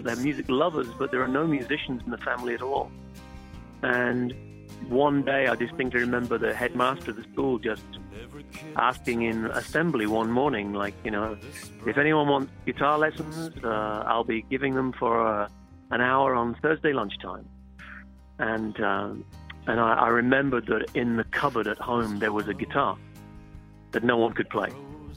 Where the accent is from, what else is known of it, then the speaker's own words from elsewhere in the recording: England, United Kingdom; moved away as an adult; now in Paris, France; I am. I'm from England. I was born and grew up there, but I've lived in France for quite a few years now. I live in Paris.